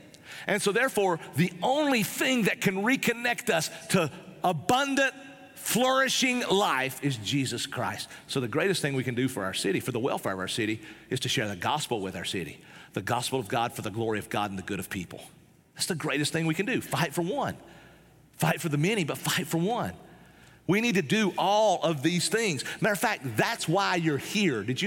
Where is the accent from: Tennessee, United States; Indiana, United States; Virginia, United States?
Tennessee, United States; born there; also born or lived in Texas; I was born in East Tennessee. I lived in Texas for a while.